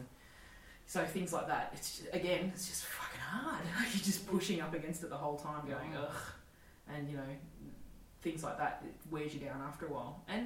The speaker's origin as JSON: {"language": "English", "country": "Australia", "said": "hey, everyone, I'm an Australian female comic. So, you know, as an Australian, I'm going to swear like a fuckload."}